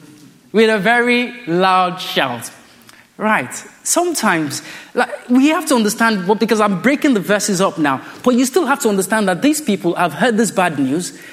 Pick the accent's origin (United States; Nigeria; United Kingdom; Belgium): Nigeria; I grew up in Nigeria.